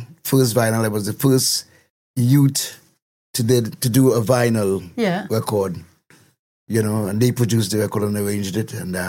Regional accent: Trinidad & Tobago; born there; No. I was born in Trinidad and Tobago.

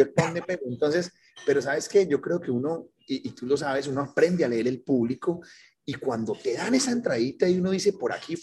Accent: Medellín, Antioquia, Colombia; now in Miami, United States; nosotros los colombianos somos muy palabrosos y sobre todo de donde vengo yo, de Medellín, tenemos todo el tiempo, eso hace parte de nuestro léxico.

